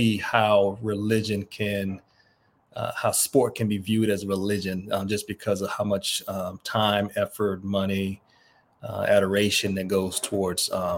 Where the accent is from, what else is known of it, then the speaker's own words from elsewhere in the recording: East Coast, United States; You know, I grew up on the East Coast